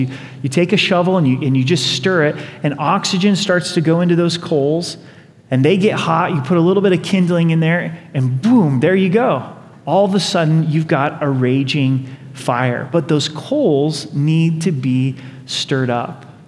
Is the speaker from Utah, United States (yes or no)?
no; Oregon, United States; I grew up in Oregon, so I still feel like I'm a lumberjack, right?